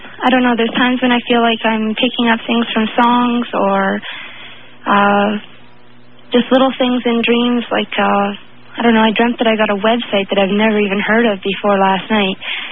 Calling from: Saskatchewan, Canada; I'm from Saskatchewan, Canada.

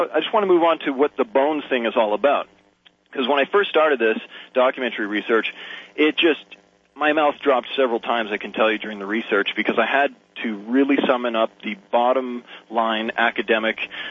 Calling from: Manitoba, Canada; I'm calling from Manitoba on CJOB.

